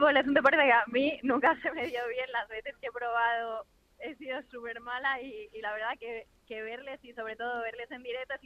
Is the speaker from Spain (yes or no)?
yes; Gijón, Asturias, Spain; empecé aquí en Asturias. Yo soy de Asturias, soy de Gijón y nada, eso, empecé aquí y ahora viajando por todo el mundo.